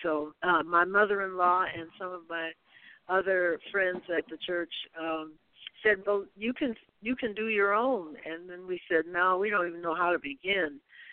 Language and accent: English; Detroit, Michigan, United States; now in Lansing, United States; Well, I was raised in Detroit. I took piano lessons since I was six